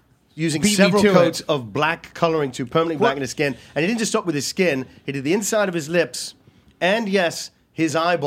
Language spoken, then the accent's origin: English; England, United Kingdom; We'll take you to my home country, England.